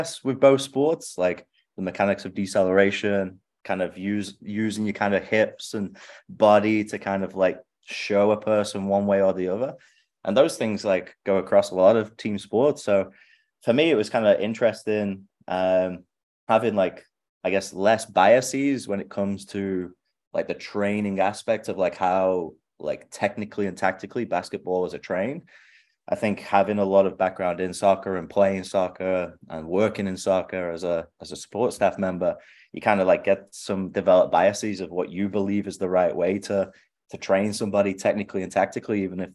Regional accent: Oldham, North West England, United Kingdom; originally I'm from Oldham, England, just outside of Manchester. So originally from the UK

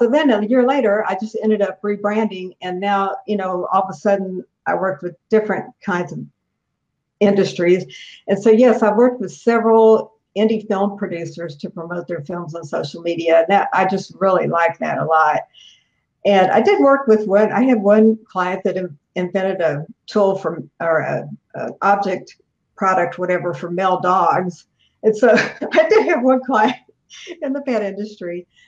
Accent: Corpus Christi, Texas, United States; now in Houston, United States; I'm originally from Corpus Christi, and I've lived in Houston for almost 20 years.

